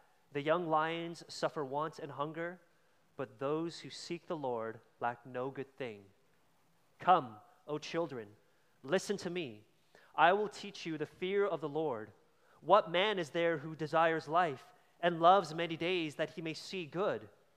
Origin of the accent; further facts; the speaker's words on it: Toronto, Ontario, Canada; now in St. Thomas, Canada; I'm from Toronto originally, born and raised, and so being in London actually feels maybe a little more familiar to me than moving to a small town.